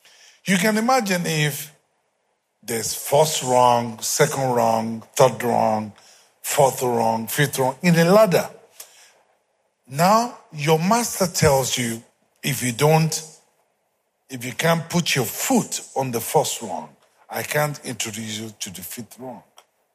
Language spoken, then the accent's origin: English; Ilorin, Kwara, Nigeria; I'm from Ilorin. He didn't understand. Pastor Femi knows what I'm talking about. Some of you have gone there and you want to know where God raised your pastor. You saw that. There was nothing.